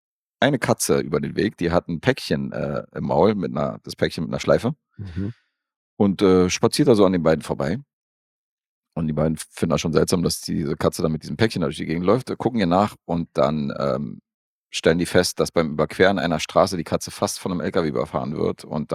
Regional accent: Serbia; Als ich, als Serbe.

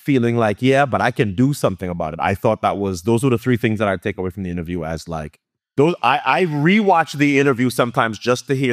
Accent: Trinidad & Tobago; now in Queens, United States; I was born the same year as hip hop, 73. I moved from Trinidad to Queens, New York.

